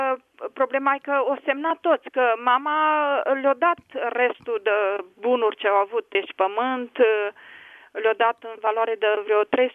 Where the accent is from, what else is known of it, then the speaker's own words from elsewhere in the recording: Bihor County, Romania; El era din Teleorman, eu eram din Bihor.